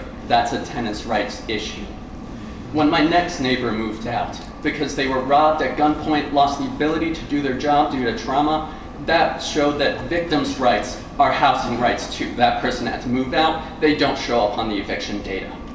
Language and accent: English; Illinois, United States; So, I'm from Champaign County. I'm here to talk about my community.